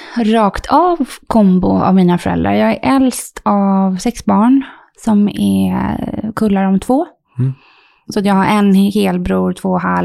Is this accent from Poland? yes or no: no; Canary Islands, Spain; Mamma från Finland och pappa är från, han födde Venezuela. Och jag är uppvuxen i Spanien också på Kanarieöarna.